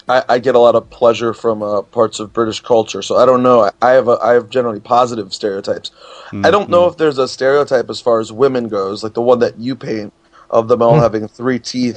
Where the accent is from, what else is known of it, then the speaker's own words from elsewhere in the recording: United States; If I was not American, no, I am American, and I still think horribly of Americans.